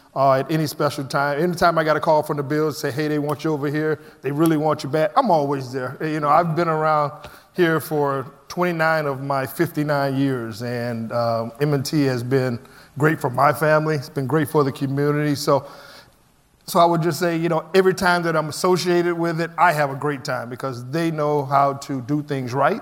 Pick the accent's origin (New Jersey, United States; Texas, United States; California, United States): Texas, United States; Houston; and it's in Houston, my hometown.